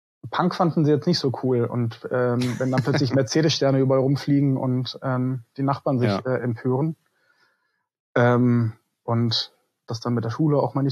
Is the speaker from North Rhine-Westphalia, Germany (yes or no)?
no; Freiburg, Baden-Württemberg, Germany; ich, so wie meine Eltern, komme aus Freiburg und habe da mein Leben lang gelebt bis vor 10 Monaten.